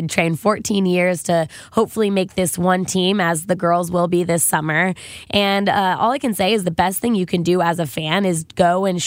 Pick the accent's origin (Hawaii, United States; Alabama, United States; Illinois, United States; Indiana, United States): Indiana, United States; Indianapolis; I'm from Indianapolis, so I think it's also a good sports city, and they're a little underrated.